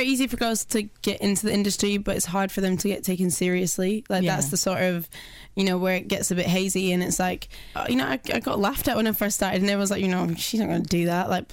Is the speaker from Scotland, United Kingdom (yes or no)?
yes; Glasgow, Scotland, United Kingdom; also born or lived in Manchester; I was born in Manchester, raised in Glasgow, but I spent the bulk of my life in, it's not very quick fire, is it? Sorry, I spent the bulk of my life up in Glasgow, so I kind of feel that's home.